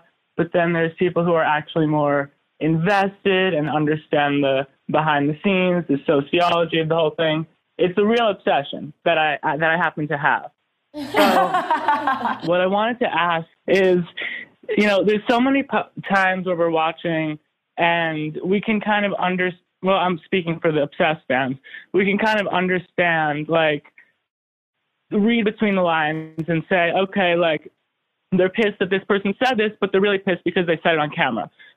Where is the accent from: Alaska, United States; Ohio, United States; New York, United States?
New York, United States; New York City; I'm from New York City.